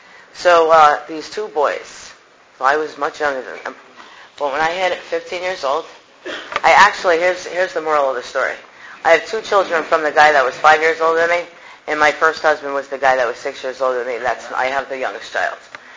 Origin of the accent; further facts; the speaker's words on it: Connecticut, United States; I'm from Connecticut, and I was born of a 16-year-old mom and a 17-year-old dad.